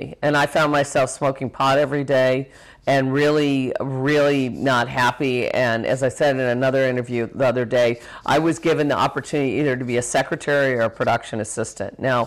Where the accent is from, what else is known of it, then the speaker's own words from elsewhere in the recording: Chicago, Illinois, United States; Honestly, and coming from the Midwest, I mean, I'm just so proud to be a Midwesterner. I'm from Chicago